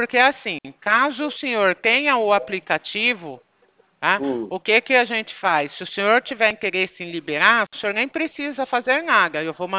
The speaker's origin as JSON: {"language": "Portuguese", "town": "São Carlos", "region": "São Paulo", "country": "Brazil", "said": "eu sou aqui de São Carlos, São Paulo."}